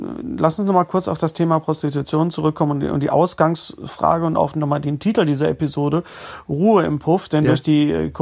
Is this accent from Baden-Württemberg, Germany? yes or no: no; Bochum, North Rhine-Westphalia, Germany; in dem Viertel, wo ich aufgewachsen bin, in Bochum-Leer, da wo das Opelwerk war, wo mein Vater gearbeitet hat, 25 Jahre